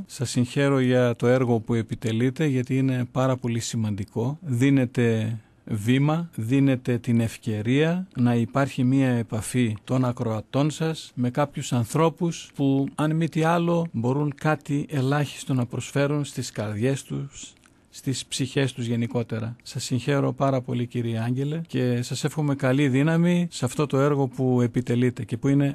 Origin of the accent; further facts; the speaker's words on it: Xanthi, Eastern Macedonia and Thrace, Greece; born there; Γεννήθηκα στην Ξάνθη, όπου είμαστε πάρα πολύ κοντά, σαν γειτονιά θα έλεγα, με την Τουρκία, δηλαδή την Μικρά Ασία, τις πατρίδες μας που έχουμε χάσει